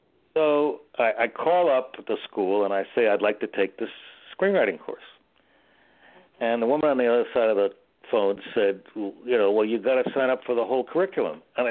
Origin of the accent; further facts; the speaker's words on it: Miami, Florida, United States; moved away as an adult; also born or lived in New York; now in California, United States; I was actually born in New York, and then I grew up in Miami. Went to school, University of Florida. But then I moved out here a long time ago, over 50 years ago.